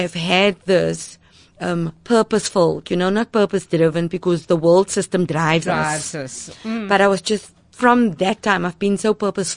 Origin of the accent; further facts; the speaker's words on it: Mitchells Plain, Western Cape, South Africa; I grew up in Mitchell's Plain.